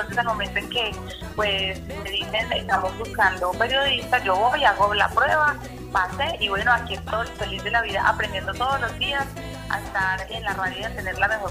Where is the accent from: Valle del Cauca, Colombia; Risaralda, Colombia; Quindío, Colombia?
Quindío, Colombia; Todos somos de acá del Quindío